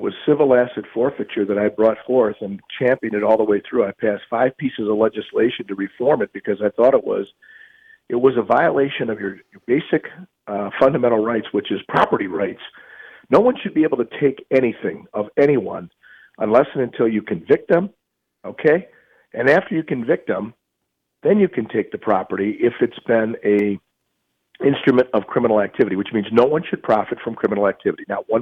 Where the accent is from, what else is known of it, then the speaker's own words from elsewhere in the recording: Michigan, United States; I grew up homegrown in Macomb, lived here all my life, made my roots here and, you know, solidified them.